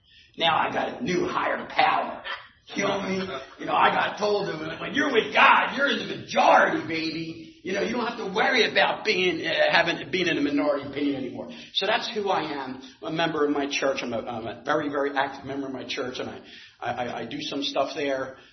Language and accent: English; New Jersey, United States; I'm from Jersey and we get tight.